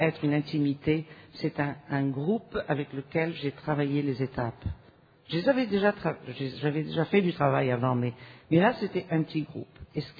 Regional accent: Tunisia; born there; Et je suis née en Tunisie. Et en Tunisie, c'est un protectorat français, c'est pour ça que je parle français.

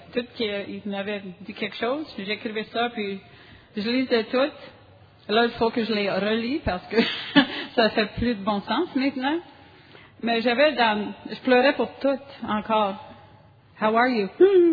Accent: Ottawa, Ontario, Canada; born there; French is a second language; now in Saint-Albert, Canada; Je suis venue au monde à Ottawa, dans une famille où on ne montre pas beaucoup nos émotions.

